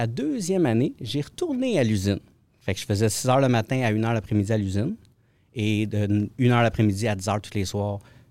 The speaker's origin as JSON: {"language": "French", "town": "Granby", "region": "Quebec", "country": "Canada", "said": "Moi, je suis un gars, je viens de la région de Granby, à la base."}